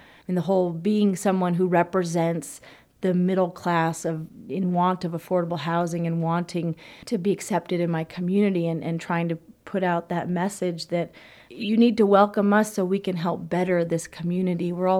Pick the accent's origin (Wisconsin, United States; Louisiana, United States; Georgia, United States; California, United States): California, United States; Truckee; I'm from Truckee, California, and I'm a planning commissioner for the town.